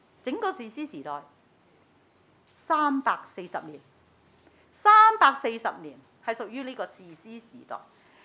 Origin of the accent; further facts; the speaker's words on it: China; 就好似我哋中國人啦，都有好多嘢要拜嘅